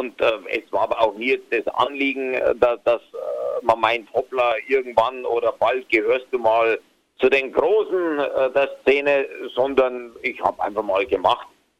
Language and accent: German; Bavaria, Germany; was für uns Niederbayern eigentlich auch fast unerreichbar ist. Also man träumt davon, als Niederbayer auch mal dort urlauben zu dürfen